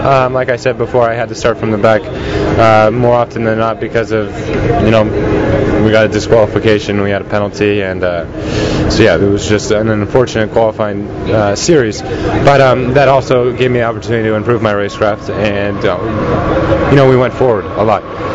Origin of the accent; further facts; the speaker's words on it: United States; I'm coming over here as an American, and it's very rare. I think there's three of us right now.